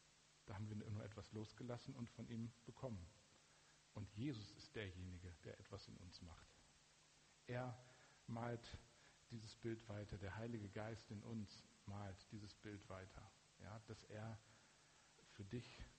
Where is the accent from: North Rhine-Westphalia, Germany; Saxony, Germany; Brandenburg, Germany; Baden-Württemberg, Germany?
North Rhine-Westphalia, Germany; accent: Ruhrpott German; ich bin im Ruhrgebiet groß geworden. Ne? Und die Art und Weise, wie ich spreche, ich gebe mir, wenn ich hier stehe, immer Mühe, nicht zu viel Ruhrpottdeutsch zu sprechen, aber an manchen Stellen muss es halt sein, weil das emotionaler ist.